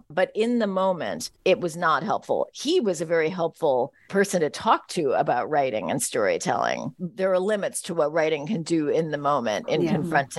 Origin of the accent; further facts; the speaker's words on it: San Francisco, California, United States; growing up in San Francisco in the 70s, I saw a lot of parents who wanted to get rid of that barrier.